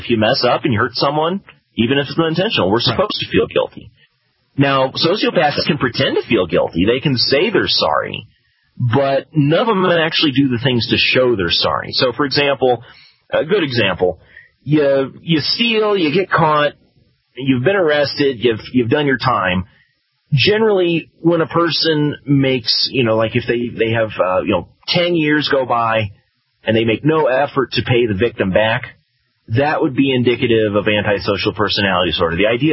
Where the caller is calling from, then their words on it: Denver, Colorado, United States; I'm calling from Denver, Colorado, my good friend.